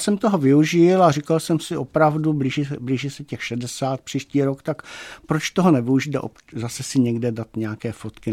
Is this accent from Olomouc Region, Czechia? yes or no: yes; Mutkov, Olomouc Region, Czechia; born there; No tak ono je to moje rodiště. Já jsem se tam narodil, tak ten vztah tím je dán, že vlastně ten Mutkov. Vždycky se mi tam líbilo, ta obec je malinká.